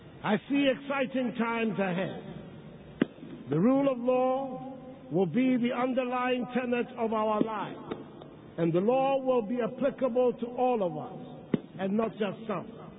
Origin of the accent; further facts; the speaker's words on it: Ghana; we all say as a matter of routine that we are Ghanaians.